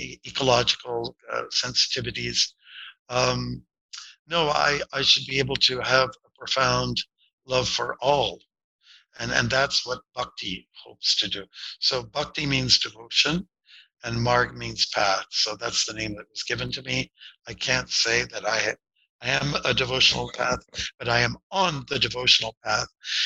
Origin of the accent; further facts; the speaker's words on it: Windsor, Ontario, Canada; Like I was born and raised near Detroit on the Canadian side.